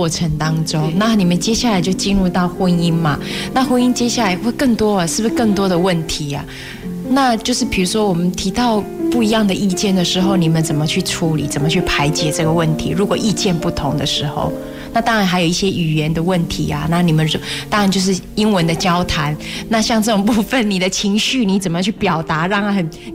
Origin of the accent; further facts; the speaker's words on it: China; 我们中国人